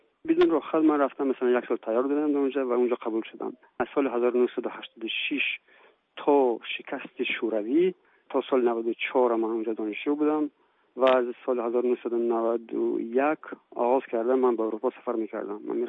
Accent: Tajikistan; now in France; پاسپورت تاجیکیم را نگاه میدارم، ملیت تاجیکیم را نگاه میدارم. هرچند که من در فرانسه حالا همچون هنرمند فرانسه تاجیک اصل معروف شدم، بازم من تاجیکم.

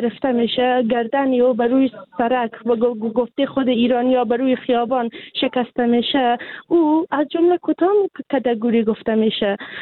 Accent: Afghanistan; now in Iran; ما به عنوان یک افغان

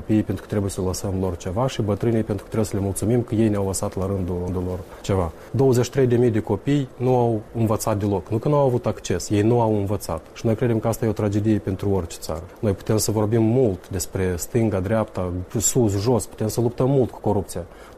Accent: Tiraspol, Transnistria, Moldova; Eu sunt din Tiraspol

